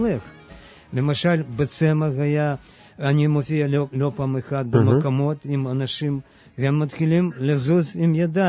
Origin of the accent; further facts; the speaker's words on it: Ukraine; Hebrew is a second language; now in Israel; מאוקראינה.